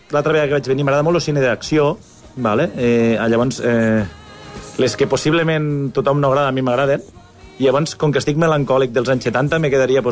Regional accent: Tortosa, Catalonia, Spain; Jo sóc de Tortosa, m'agradaria, no? L'equip del poble

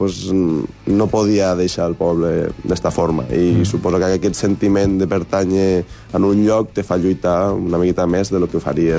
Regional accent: Móra la Nova, Catalonia, Spain; jo soc de Móra-la-Nova, soc del poble.

